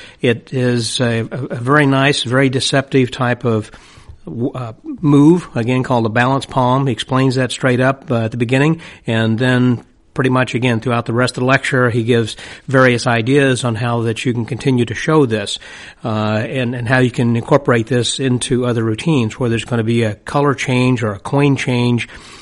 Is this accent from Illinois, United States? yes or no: yes; Illinois, United States; but he's from Chicago, and I'm originally from Illinois myself, and so perhaps it's just the way we speak.